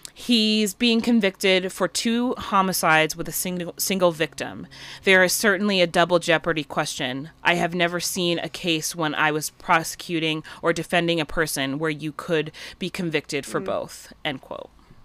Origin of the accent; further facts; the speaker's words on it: New York, United States; now in California, United States; I feel like I'm bi-coastal. I'm like, I don't know if that law is New York because I'm from New York, or is it because I've lived in California for 7 years?